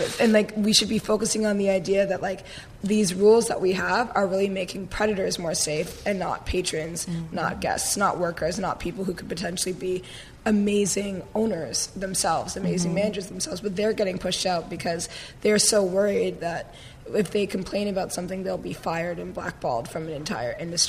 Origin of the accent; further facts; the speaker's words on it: Canada; I'm very Canadian